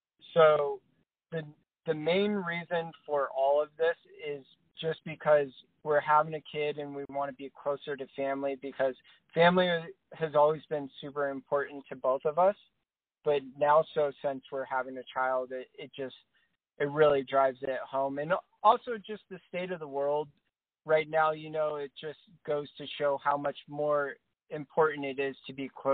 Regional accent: Oregon, United States; also born or lived in Tennessee; I'm originally from Southern Oregon.

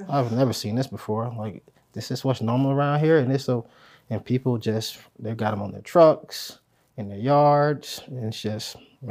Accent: Pompano Beach, Florida, United States; now in Valdosta, United States; No, I'm originally from South Florida, Pompano Beach, Florida.

